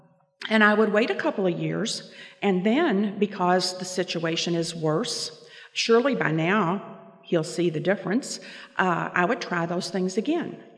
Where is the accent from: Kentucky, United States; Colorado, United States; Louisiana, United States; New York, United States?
Kentucky, United States; Louisville; now in Evansville, United States; I grew up in and around Louisville, Kentucky, and that's where most of my family still is. We moved to Evansville the first time, and actually we moved to get away from my mother.